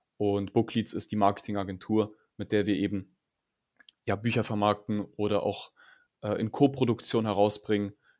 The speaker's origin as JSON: {"language": "German", "region": "Hamburg", "country": "Germany", "tie": "born or raised there", "said": "aktuell 21 Jahre alt. Ich komme aus Hamburg, auch hier geboren."}